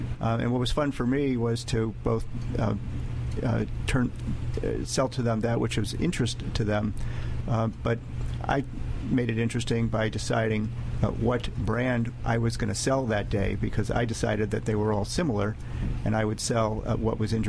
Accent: Washington, District of Columbia, United States; born there; also born or lived in New York / Chicago; I was born in Washington, D.C., seventh generation, and moved to New York and then to Chicago.

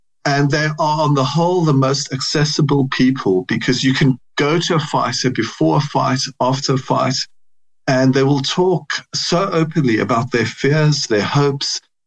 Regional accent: South Africa; moved away as an adult; now in United Kingdom; I come from South Africa, but I moved to the UK in the 80s. So I'm getting on now. I'm in my early 60s.

